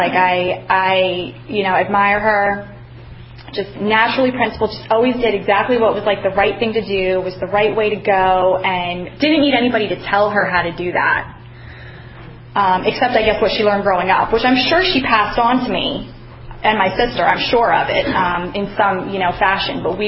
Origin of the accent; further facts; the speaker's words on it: Bethlehem, Pennsylvania, United States; I'm actually originally from the Lehigh Valley. I'm from Bethlehem, and I grew up there.